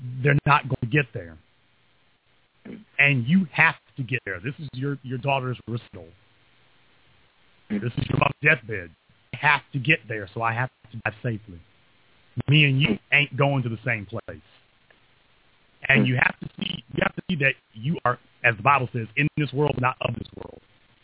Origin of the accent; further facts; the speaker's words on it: the South, United States; accent: southern; know how much effort and concentration that it takes me to monitor myself and make sure I don't slip into my southern accent?